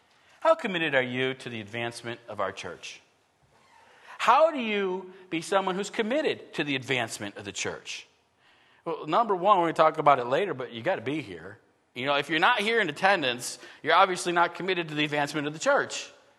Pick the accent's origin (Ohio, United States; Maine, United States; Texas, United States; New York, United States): New York, United States; Buffalo; But, you know, I grew up in Buffalo, and I'm still a Buffalo Bills fan.